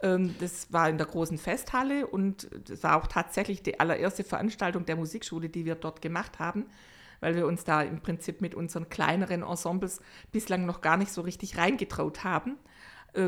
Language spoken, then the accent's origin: German; Nürtingen, Baden-Württemberg, Germany; Wir sind umgezogen in meine alte Heimat, eben in Richtung Nürtingen.